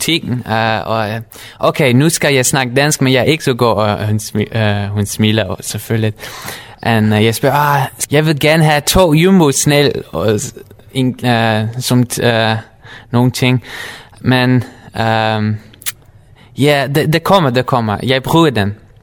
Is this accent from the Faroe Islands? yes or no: no; Netherlands; Danish is a second language; now in Denmark; fordi jeg kommer fra Holland, og jeg snakker også tysk, hollandsk, tysk, engelsk, lidt spansk.